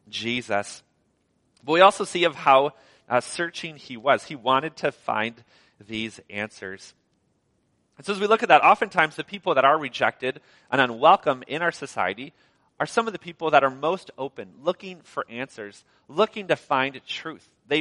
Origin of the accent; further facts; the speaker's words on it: Wisconsin, United States; And I grew up in Wisconsin, and so for us, it would be the Packers.